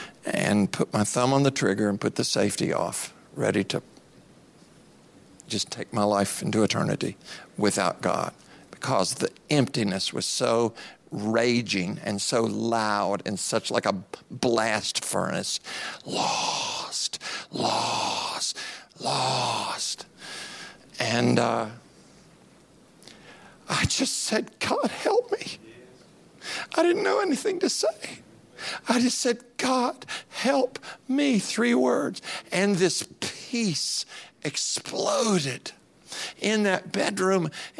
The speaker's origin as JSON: {"language": "English", "region": "Appalachia", "country": "United States", "tie": "born or raised there", "said": "I'm a farm boy. I grew up in Appalachia. I'm poor."}